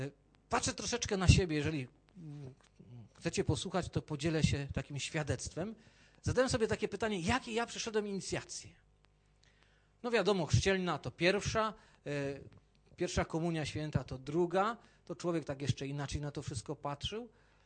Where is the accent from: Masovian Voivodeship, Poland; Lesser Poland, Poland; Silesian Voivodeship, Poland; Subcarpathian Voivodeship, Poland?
Silesian Voivodeship, Poland; Jaworzno; Idąc ulicą mojego miasta, pochodzę z Jaworzna